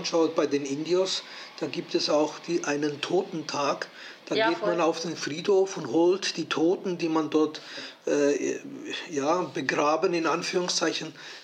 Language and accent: German; Switzerland; Das ist die Frage, was mache ich, wo ist meine Heimat? Ich bin Schweizer.